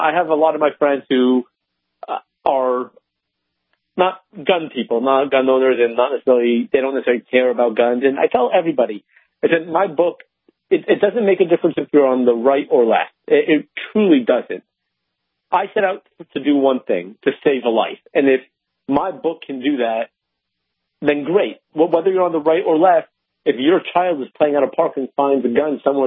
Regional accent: Los Angeles, California, United States; I grew up in Los Angeles in a very apolitical family

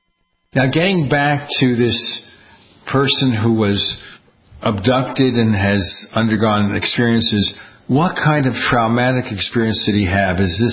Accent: Brooklyn, New York, United States; I have, yes. I'm from Brooklyn, so I hear about these things occasionally.

